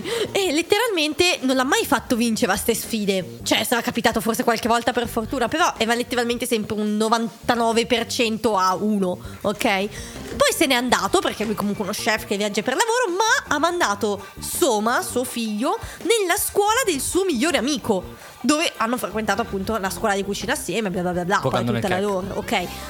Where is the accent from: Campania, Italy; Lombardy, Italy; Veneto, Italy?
Campania, Italy; Avellino; Non sono di Napoli, Avellino.